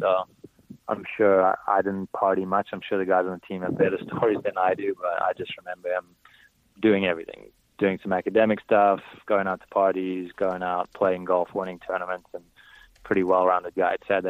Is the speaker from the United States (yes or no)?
no; South Africa; I was born in South Africa and raised there, so I became the number one junior at 16 and number one amateur at 17